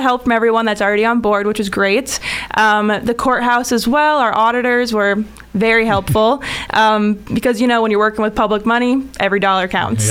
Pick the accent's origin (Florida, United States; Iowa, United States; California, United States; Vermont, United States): Iowa, United States; I was from Eastern Iowa and my husband was from Central Iowa.